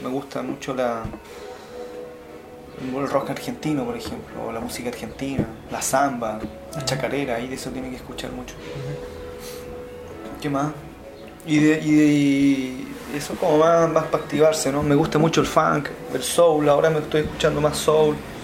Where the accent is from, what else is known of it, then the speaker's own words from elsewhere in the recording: San Bernardo, Santiago Metropolitan Region, Chile; now in Valparaíso, Chile; Soy del mundo, de Chile, de la ciudad de San Bernardo. Ahí nací hace 38 años atrás.